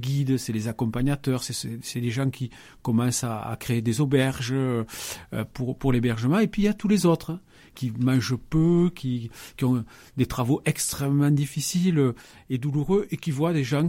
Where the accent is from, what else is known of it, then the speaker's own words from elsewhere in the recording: Occitanie, France; je suis du Nébouzan et du Comminges.